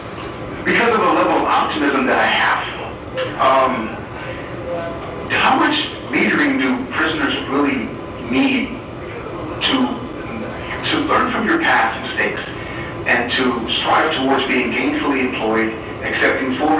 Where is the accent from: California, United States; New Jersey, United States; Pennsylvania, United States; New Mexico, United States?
California, United States; we're from California